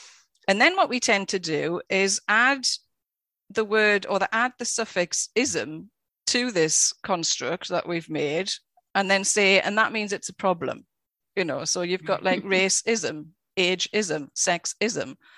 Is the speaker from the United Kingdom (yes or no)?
yes; United Kingdom; You know, I'm white, I'm British, I'm, you know, whatever, all of these labels that people give me.